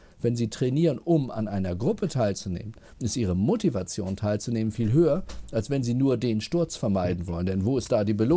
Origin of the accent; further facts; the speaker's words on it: Bad Schwartau, Schleswig-Holstein, Germany; dass Sie aus meiner Heimatstadt Schwartau anrufen.